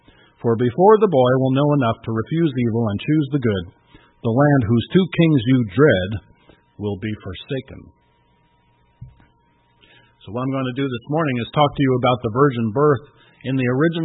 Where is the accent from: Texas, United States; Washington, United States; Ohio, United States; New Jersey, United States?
New Jersey, United States; I'm liking this cold weather is because I was brought up in New Jersey.